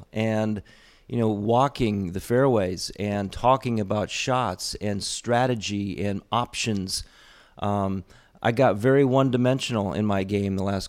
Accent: Toledo, Ohio, United States; born there; I was born in Toledo.

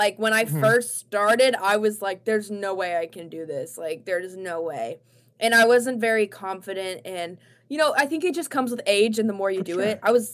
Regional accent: Texas, United States; It was very hot growing up in Texas.

